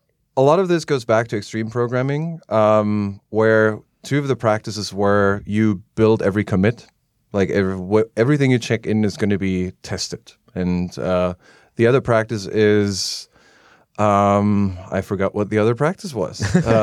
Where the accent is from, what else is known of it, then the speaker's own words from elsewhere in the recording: Berlin, Germany; English is a second language; I'm from Berlin in Germany